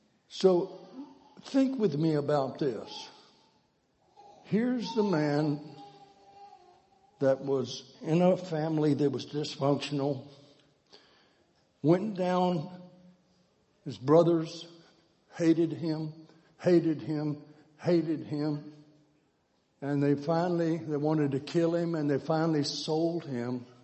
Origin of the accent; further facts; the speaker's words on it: Texas, United States; moved away as an adult; I grew up in Texas. I think I got out of Texas two times by the time I went to university. But when I left Texas in 1966, I never have lived there since.